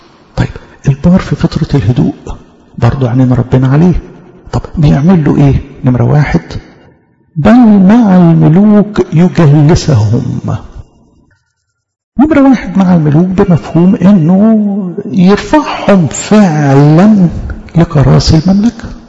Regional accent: Egypt; ضربة دي تعبير يعني احنا نفهمه كمصريين لكن ممكن حد تاني يسمعنا مش مصري ما يفهمش

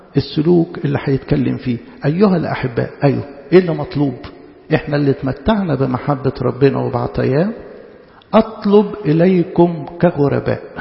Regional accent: Egypt; لكن أنا كمصري وأنا داخل بلدي ما في الجمرك ما يدفعنيش رسوم إقامة

